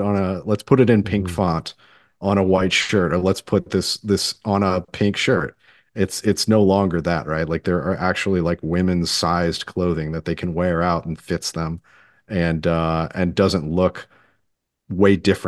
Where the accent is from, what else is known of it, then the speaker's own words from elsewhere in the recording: St. Louis, Missouri, United States; I am familiar with this. I grew up in St. Louis. I know